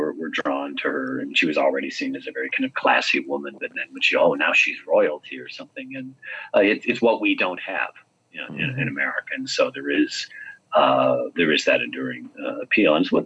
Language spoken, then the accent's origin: English; Ireland; So, you know, again, I'm Irish, so I can only go so far